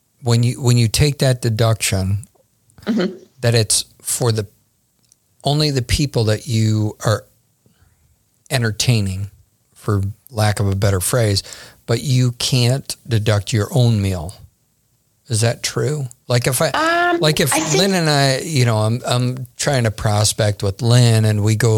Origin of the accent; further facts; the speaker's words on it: Ireland; I'm Irish. That should be included.